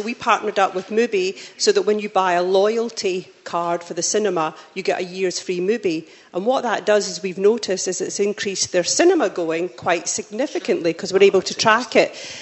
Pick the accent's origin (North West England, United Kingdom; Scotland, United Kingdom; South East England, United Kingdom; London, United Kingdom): Scotland, United Kingdom; from Scotland, part of the UK, just.